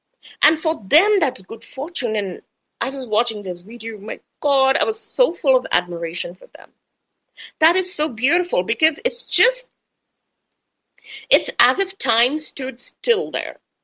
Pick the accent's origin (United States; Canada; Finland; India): India; because I'm Indian, of course, obviously I'm interested in people who are doing well